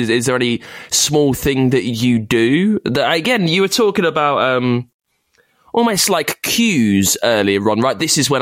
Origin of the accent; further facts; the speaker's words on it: United Kingdom; I'm British